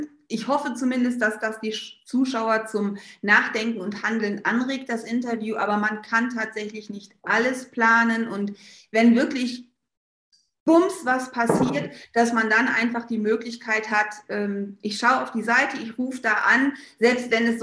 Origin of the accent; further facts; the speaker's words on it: North Rhine-Westphalia, Germany; born there; Ich komme eigentlich gebürtig aus dem Ruhrpott, wie man vielleicht hört.